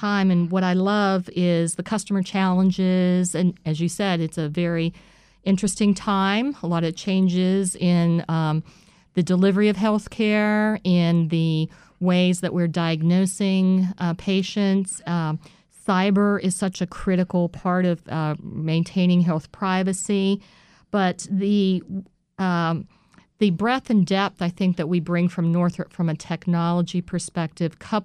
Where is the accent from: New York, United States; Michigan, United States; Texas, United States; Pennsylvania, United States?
Pennsylvania, United States; Pittsburgh; So I was born and raised in Pittsburgh.